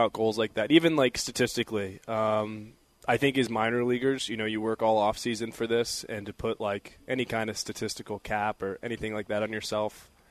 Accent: Haddonfield, New Jersey, United States; They were they started in my hometown, Haddonfield. And then they moved to Philly, and everybody was devastated.

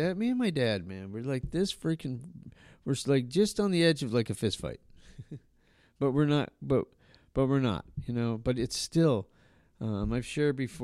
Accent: Albuquerque, New Mexico, United States; We actually, I grew up in Albuquerque, so there was the Octopus Car Wash, which is actually featured in Breaking Bad.

